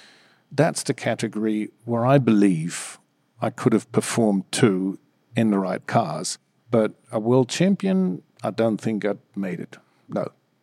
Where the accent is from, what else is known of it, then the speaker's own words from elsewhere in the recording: Munich, Bavaria, Germany; English is a second language; now in United Kingdom; Yes, I'm German. I'm from Munich. Well, I'm Bavarian country near Germany.